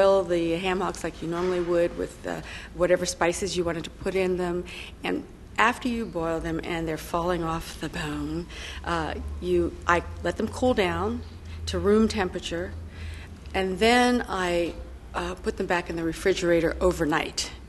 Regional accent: Pennsylvania, United States

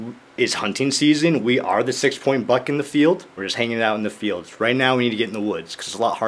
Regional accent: Berkshire, Vermont, United States; I grew up in Berkshire, Vermont. My town doesn't have a high school.

